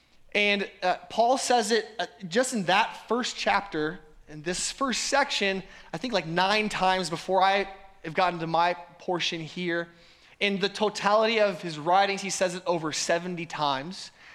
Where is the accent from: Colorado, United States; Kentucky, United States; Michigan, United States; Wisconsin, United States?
Colorado, United States; Denver; I'm from Denver, so Denver Broncos for life